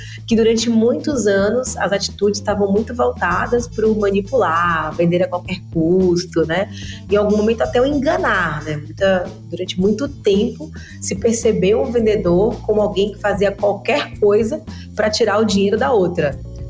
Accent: Bahia, Brazil; Eu também sou baiana, e vocês vão perceber ao longo desse episódio o meu sotaque.

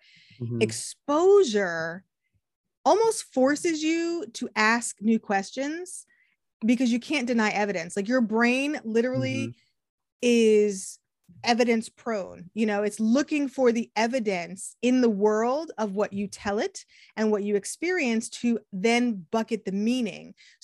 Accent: New England, United States; now in California, United States; I come from New England. I was born in, grew up in New England, right? When I moved to California with my husband

